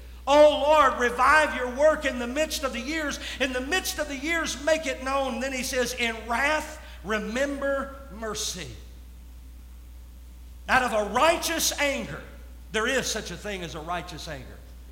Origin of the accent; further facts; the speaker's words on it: United States; I am American, true and true. I stand for the stars and stripes.